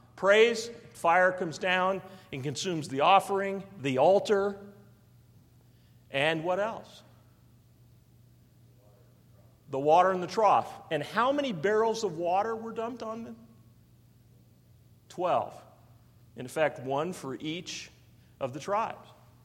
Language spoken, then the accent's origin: English; Spokane, Washington, United States; My grandfather, where I grew up in Spokane, my grandfather had plum trees, yellow plums.